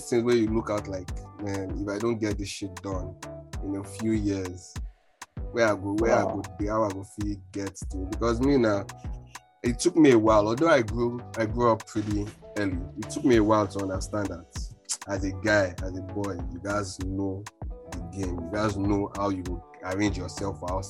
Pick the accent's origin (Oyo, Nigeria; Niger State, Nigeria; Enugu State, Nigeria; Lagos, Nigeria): Lagos, Nigeria; Growing up in Lagos and its own, that city, as you talk of, yeah